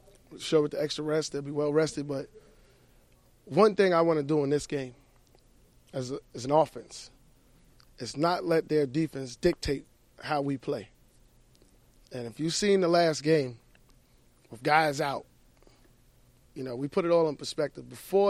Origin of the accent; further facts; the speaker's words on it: New York, United States; I am used to playing in the cold. That's one thing I am. I'm a New Yorker.